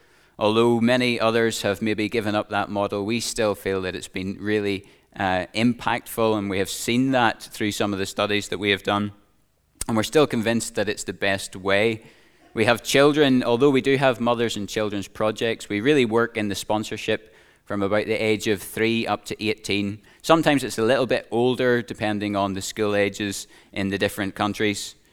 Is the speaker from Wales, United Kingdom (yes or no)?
no; Ballymena, Northern Ireland, United Kingdom; But I'm from a very exotic part of the world, as you can tell from my accent, from Ballymena